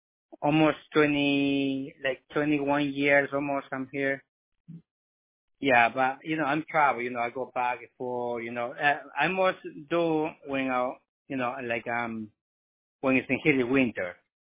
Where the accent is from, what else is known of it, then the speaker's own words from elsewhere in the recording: Ecuador; English is a second language; So let's put it Ecuador, because I'm from Ecuador.